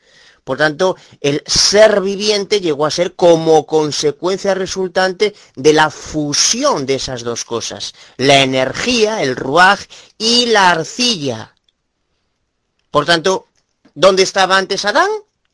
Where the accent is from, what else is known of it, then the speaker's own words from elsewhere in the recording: Galicia, Spain; de Galicia, España.